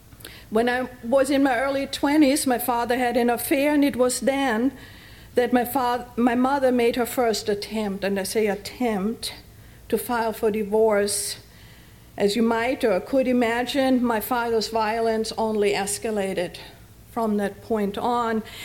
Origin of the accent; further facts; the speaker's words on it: Austria; As a child, growing up in Austria, life was good, or so I thought.